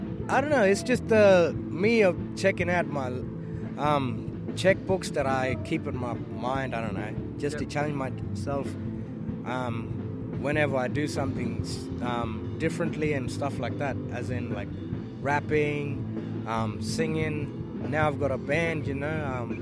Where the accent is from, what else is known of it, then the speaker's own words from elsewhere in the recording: Hermannsburg, Northern Territory, Australia; Well, for me, as I was growing up in the Hermansburg community, first band was